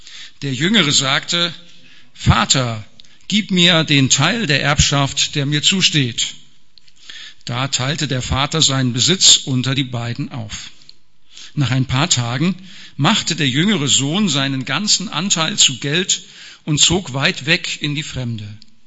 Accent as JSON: {"language": "German", "town": "Rendsburg", "region": "Schleswig-Holstein", "country": "Germany", "said": "Also ich komme aus Rendsburg, arbeite bei der Post in Kiel"}